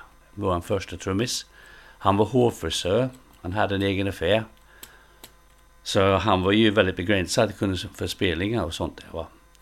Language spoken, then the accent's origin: Swedish; Cambridge, East of England, United Kingdom; Jag började med att söka efter en annons som var i den lokala tidningen hemma i Cambridge.